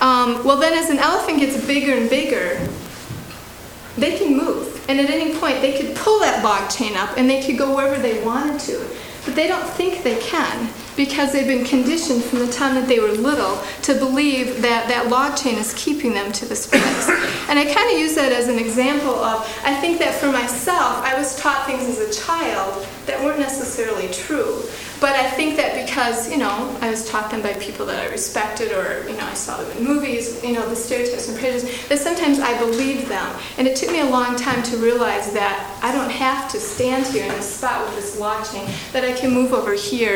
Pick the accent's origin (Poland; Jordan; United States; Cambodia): United States; Midland, Michigan; I grew up in Midland, Michigan, and Midland, Michigan was the headquarters of Dow Chemical.